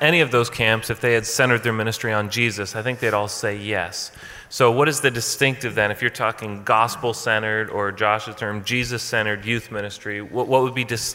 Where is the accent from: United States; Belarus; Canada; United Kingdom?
Canada; And I'm from Canada, so we're pretty culturally diverse here.